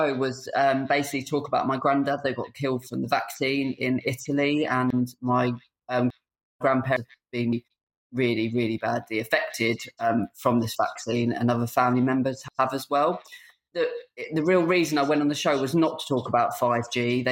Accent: Tunbridge Wells, South East England, United Kingdom; I'm from Tunbridge Wells.

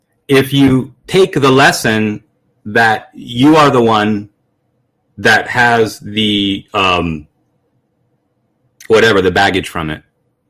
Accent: United States; I'm a mix of all kinds of things. I'm an American

